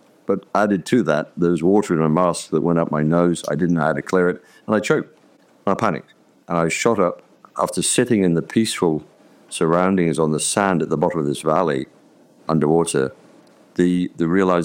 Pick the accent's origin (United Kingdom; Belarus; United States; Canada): United Kingdom; England; moved away; it would have been nice if it was in England, in my home country, but God has planted me here, and we bloom where we're planted.